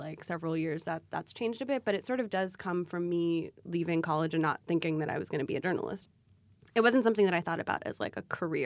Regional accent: Ethiopia; first language Amharic; English is a second language; Amharic's my first language, but there are words I just didn't learn as a 5-year-old, right?

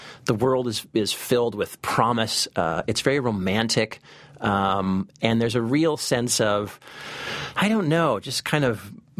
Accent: California, United States; now in New York, United States; I will just admit that as a Californian striver who really wanted to desperately be part of New York

